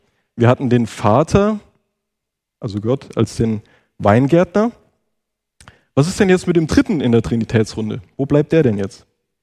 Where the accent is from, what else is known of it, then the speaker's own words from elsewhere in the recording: Wissenbach, Hesse, Germany; Also ich bin ja in Wissenbach aufgewachsen